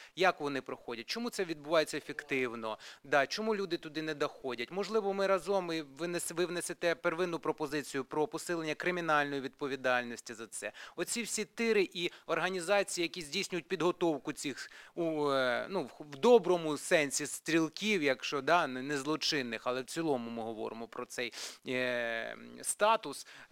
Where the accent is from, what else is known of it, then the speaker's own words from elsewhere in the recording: Kharkiv, Kharkiv Oblast, Ukraine; ну як харків'янин не можу ігнорувати